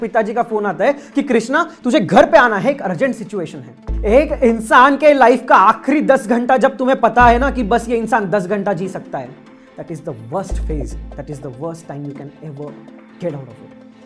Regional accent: Bhusawal, Maharashtra, India; और मेरा कस्बा है भुसावल, जो कि एक महाराष्ट्र के छोटे से गांव कंसिडर किए जाते हैं। सो मैं भुसावल से बिलोंग करता हूँ, और मेरा जन्म भी वही हुआ, मेरी परवरिश भी वही हुई

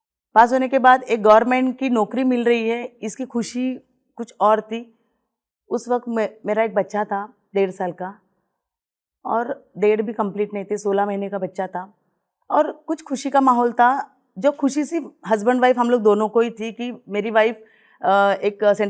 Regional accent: Chembur, Maharashtra, India; चेंबूर से हूँ।

